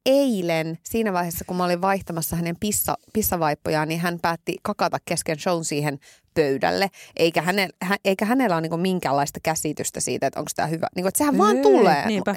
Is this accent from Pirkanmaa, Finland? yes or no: no; Iisalmi, North Savo, Finland; Ei meillä Iisalmessa ole tommosia